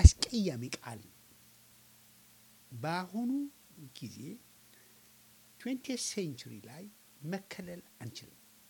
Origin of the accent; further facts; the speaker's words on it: Tigray, Ethiopia; እኔ የትግራይ ተወላጅ ነኝ፣ አገሬ ግን ኢትዮጵያ ነው።